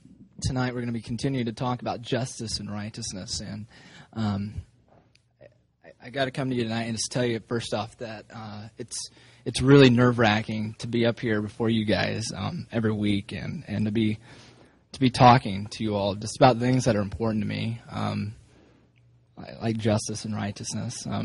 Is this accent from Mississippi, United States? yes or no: no; Oklahoma, United States; I mean, I grew up in Oklahoma, and, you know, which is close to Texas